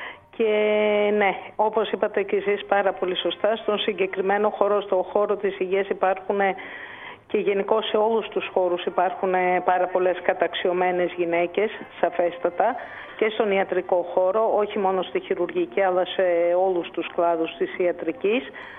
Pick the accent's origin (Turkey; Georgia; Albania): Turkey; Istanbul; Γεννήθηκα, μεγάλωσα στην Κωνσταντινούπολη.